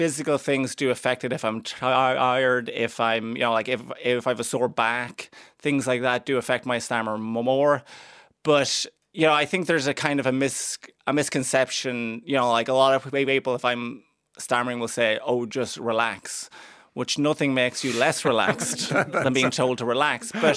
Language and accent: English; Cavan, Ulster, Ireland; like I'm from Cavan and everyone in Cavan has a speech impediment.